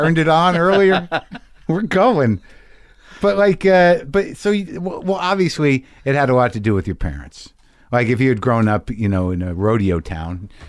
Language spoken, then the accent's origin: English; New Mexico, United States; We grew up in I grew up in New Mexico, so part of my state I think hits the tip of your state.